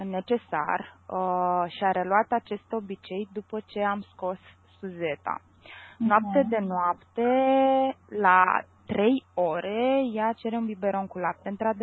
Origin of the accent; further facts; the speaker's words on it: Bucharest, Romania; sunt din București